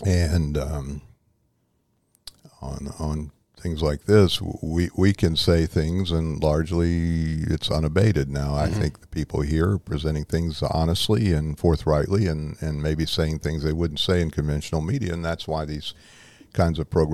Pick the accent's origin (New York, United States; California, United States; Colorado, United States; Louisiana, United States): Louisiana, United States; New Orleans; also born or lived in Little Rock, Arkansas; I grew up in New Orleans and in Little Rock, and both Arkansas and Louisiana are good laboratories for politics.